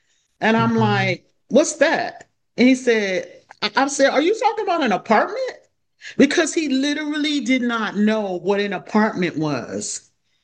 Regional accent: Evansville, Indiana, United States; If when I say I'm from Evansville, Indiana, people say, "Oh, did you go to Thunder on the Ohio?"

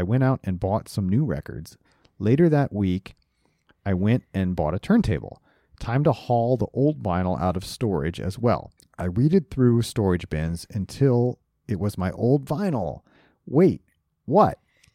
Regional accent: Toledo, Ohio, United States; When I was much younger and lived in my hometown of Toledo, Ohio, we would go up to Toronto from time to time.

